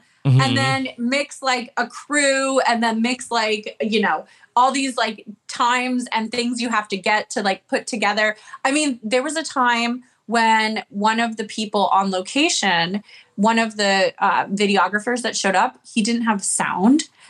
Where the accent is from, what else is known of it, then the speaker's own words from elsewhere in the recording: Charlotte, North Carolina, United States; Exactly. Yeah. I'm from Charlotte. So I'm used to the South.